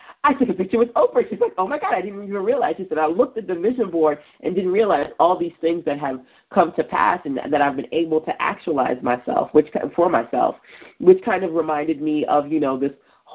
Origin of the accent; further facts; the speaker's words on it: New York City, New York, United States; I actually met Issa Rae at the Digital Undivided Conference that happened in New York City, my hometown.